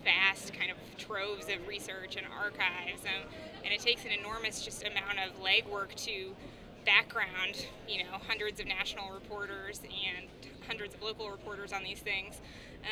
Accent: Indiana, United States; like I said, I'm from Indiana, and a lot of people there, even people who voted for Trump

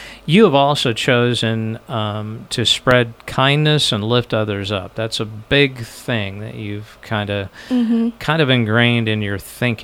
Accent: Lincoln, Nebraska, United States; now in Western Nebraska, United States; And of course, I grew up in Lincoln, so rodeo is about the furthest thing from my mind. But I've lived in Western Nebraska for most of my adult life

